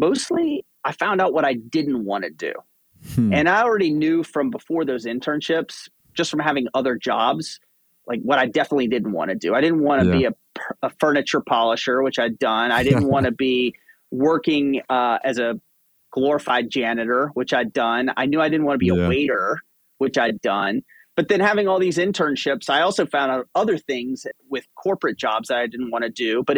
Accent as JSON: {"language": "English", "town": "Shreveport", "region": "Louisiana", "country": "United States", "tie": "born or raised there", "said": "I grew up in Shreveport, Louisiana, which is this small town, northwest Louisiana, right at the point where Arkansas and Texas and Louisiana all come together."}